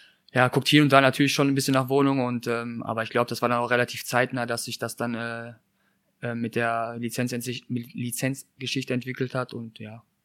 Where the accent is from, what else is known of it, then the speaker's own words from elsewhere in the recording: North Rhine-Westphalia, Germany; ich bin jetzt als Sauerländer nicht so viel mit Karneval in Berührung bekommen, auch in Sandhausen damals war es eher weniger.